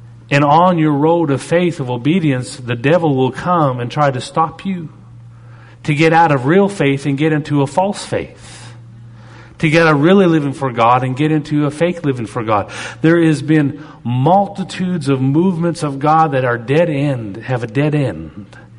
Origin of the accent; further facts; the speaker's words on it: Canada; I'm Canadian